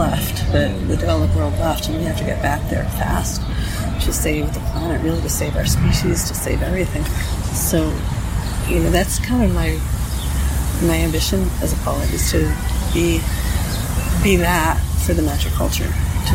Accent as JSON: {"language": "English", "region": "New York", "country": "United States", "tie": "born or raised there", "also_born_or_lived": "Maine / Texas / California / Cincinnati", "said": "I grew up in around New York, so that's east. I spent a lot of time in northern Maine, that's north. And then I went to Texas and California, that's west."}